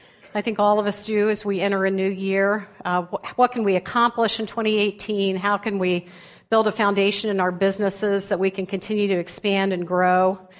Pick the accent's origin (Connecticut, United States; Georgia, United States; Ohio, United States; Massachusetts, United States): Ohio, United States; I'm a Midwesterner at heart, having grown up just outside of Cincinnati.